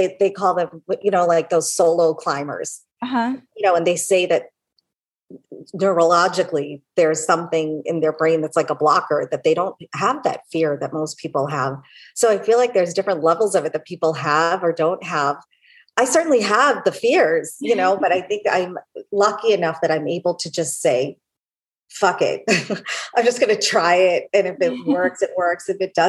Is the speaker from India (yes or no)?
yes; India; my heritage, or I'm from India, the roots